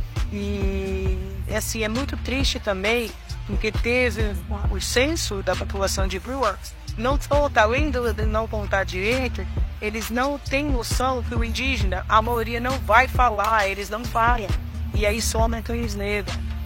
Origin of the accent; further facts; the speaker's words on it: São Paulo, Brazil; minha avó Machacari, lá do sul da Bahia e norte de Minas. Eu fui criada aqui em São Paulo, mas sou filha de indígena.